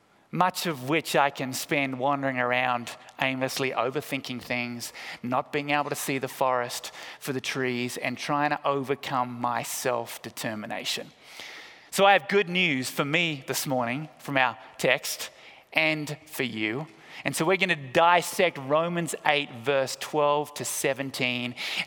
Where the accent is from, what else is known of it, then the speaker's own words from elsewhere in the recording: Hobart, Tasmania, Australia; I grew up at the foot of a mountain called Mount Wellington in my hometown of Hobart in Tasmania in Australia.